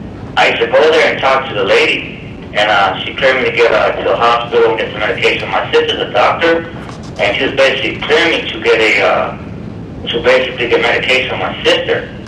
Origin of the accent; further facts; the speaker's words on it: Phoenix, Arizona, United States; I stand on 20th Street in Indian School. I'm from the East Phoenix area.